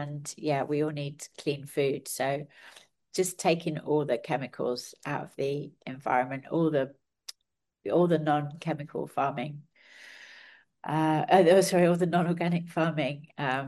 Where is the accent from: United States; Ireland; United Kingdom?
United Kingdom; London; I grew up in London and I've always lived in London